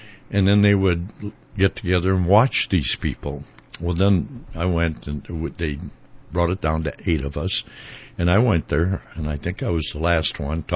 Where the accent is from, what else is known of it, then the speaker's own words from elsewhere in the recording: Saint Paul, Minnesota, United States; So I really liked the Vikings. I'm from St. Paul